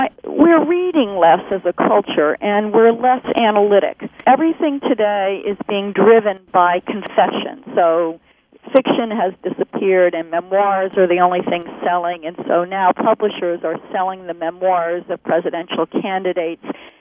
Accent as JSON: {"language": "English", "town": "Mystic", "region": "Connecticut", "country": "United States", "tie": "born or raised there", "said": "Let's see, I grew up in the Mystic, Connecticut area, so I'm, you know, long-time Connecticut resident, and I actually go back during the summers and over the December break."}